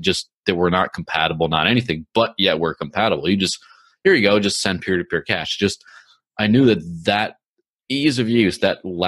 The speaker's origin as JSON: {"language": "English", "country": "Mexico", "tie": "born or raised there", "said": "but I grew up in Mexico in the early 90s and there was a peso crisis."}